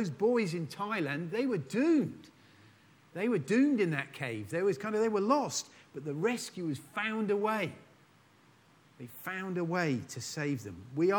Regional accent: United Kingdom; Now, I know we're British and we don't do this sort of exuberance thing very easily or naturally.

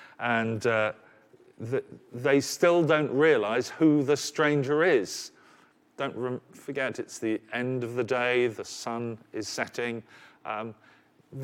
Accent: Southend, East of England, United Kingdom; I was brought up by the sea. Well, I was brought up in Southend, which is on an estuary, maybe not quite the sea

